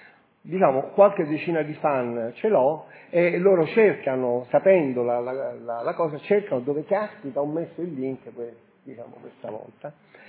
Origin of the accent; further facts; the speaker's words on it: Rome, Lazio, Italy; Allora, io vengo da Roma, anche se mia madre è veneziana e mio nonno è vicentino